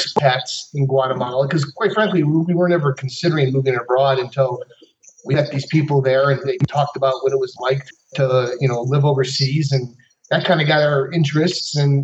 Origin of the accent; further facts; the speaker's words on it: Michigan, United States; also born or lived in Florida; now in Cuenca, Ecuador; We grew up in Michigan, lived in Florida most of our life, adult life, 24 years, and most recently we're in California in the LA area, Pasadena area.